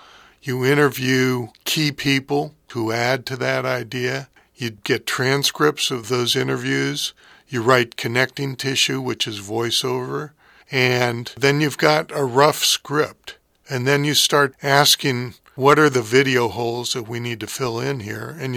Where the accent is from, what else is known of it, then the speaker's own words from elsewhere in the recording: Santa Rosa, California, United States; since I grew up in Santa Rosa. So I knew a lot of the places and figures that we talk about.